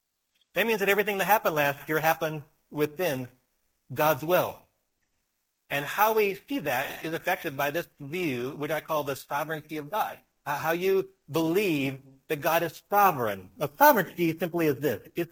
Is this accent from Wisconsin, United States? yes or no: yes; Wisconsin, United States; I'm from Wisconsin. I'm a Green Bay Packers fan.